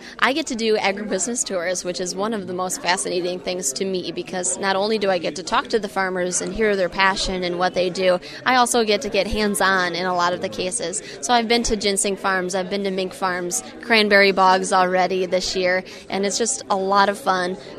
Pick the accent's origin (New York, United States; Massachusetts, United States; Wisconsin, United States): Wisconsin, United States; Lodi; Well, I'm from Lodi, so just north of Madison here in Wisconsin, and I grew up on my family's dairy and crop farm.